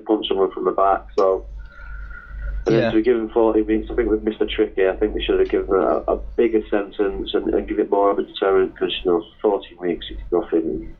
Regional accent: Worsley, North West England, United Kingdom; We've got the Coronation Street at the Emmerdale lot, because we're all from Worsley, so that's where it started from.

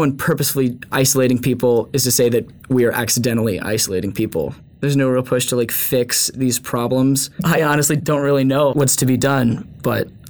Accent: Charlotte, North Carolina, United States; I grew up in Charlotte, so a lot of my friends go to UNC or NC State.

